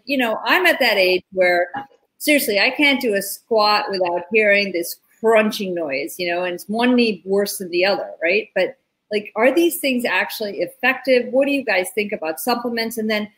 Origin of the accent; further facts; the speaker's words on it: India; Sujana and I are Indian descent. I mean, we're Indian, not even just descent. We're just Indian.